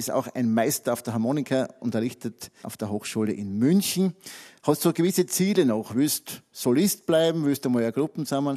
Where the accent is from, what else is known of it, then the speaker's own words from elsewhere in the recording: Stiwoll, Styria, Austria; ich bin aus Stivol, also sind wir draufgekommen, dass wir fast Tür an Tür wohnen, weil Stivol ist ja riesengroß.